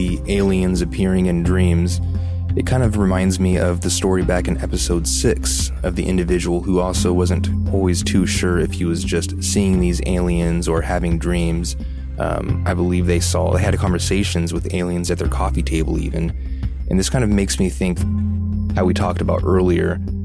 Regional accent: Philippines; I'm from the Philippines

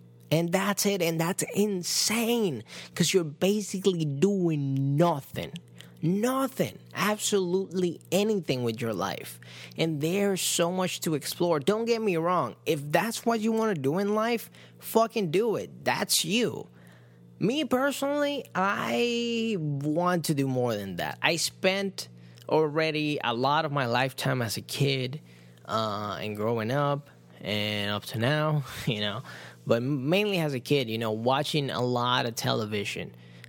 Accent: Puerto Rico; Did I told you I grew up in Puerto Rico? We got hit by hurricanes all the time, man.

